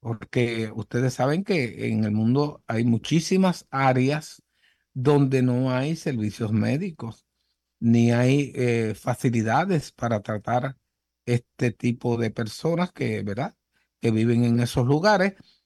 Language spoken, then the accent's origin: Spanish; Sabana Grande, Puerto Rico; la población de Sabana Grande, que es mi pueblo natal